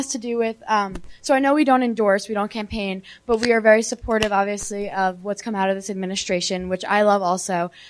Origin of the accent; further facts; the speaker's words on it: New Jersey, United States; I'm from New Jersey.